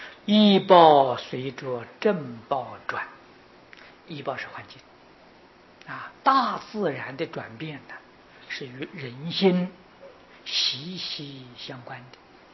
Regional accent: Taiwan; 没有我们台湾人住的房子这么大了

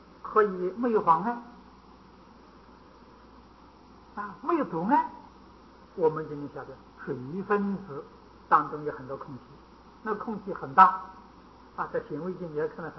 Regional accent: China; 我们中国人写字用毛笔啊多半用兔毛啊，那个就很细了。

